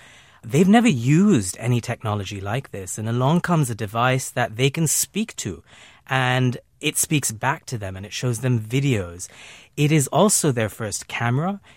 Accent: India; growing up in India, it was hard to project forward and imagine that this would happen

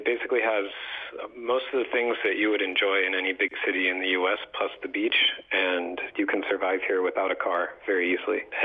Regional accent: United States; now in Tel Aviv, Israel; I'm actually American, and I'm just temporarily living in Tel Aviv.

